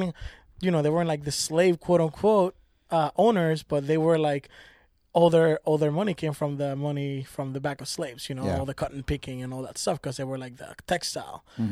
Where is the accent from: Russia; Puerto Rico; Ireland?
Puerto Rico; Like growing up in Puerto Rico, like a colony, you know what I mean? Like invaded colony.